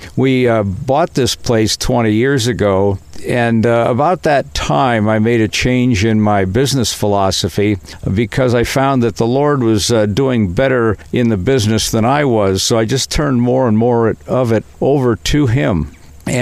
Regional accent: Ashland, Ohio, United States; The other thing is, I grew up around Ashland, Ohio, as a young boy, and I used to spend many evenings after school in the woods.

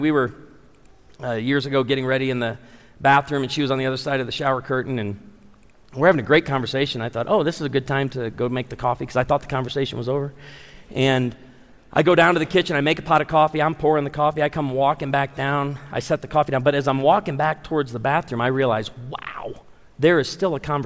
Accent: Branson, Missouri, United States; I'm from Branson, we minister to a lot of senior adults

